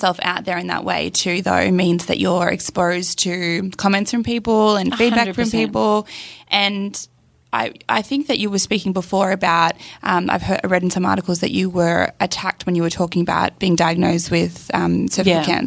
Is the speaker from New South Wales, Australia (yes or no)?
no; Gold Coast, Queensland, Australia; I'm from the Gold Coast. We all do that on the Gold Coast.